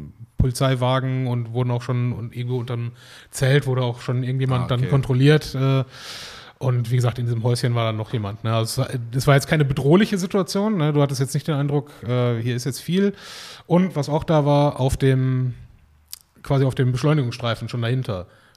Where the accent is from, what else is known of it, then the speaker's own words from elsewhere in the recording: Duisburg, North Rhine-Westphalia, Germany; wir sind aus Duisburg